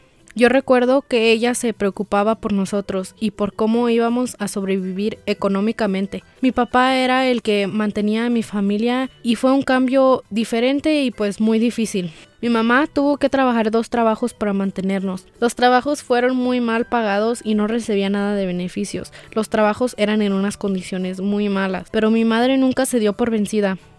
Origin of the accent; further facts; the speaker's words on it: Durango, Mexico; now in United States; Orgullosamente vengo de una familia inmigrante. Venimos desde Durango, México.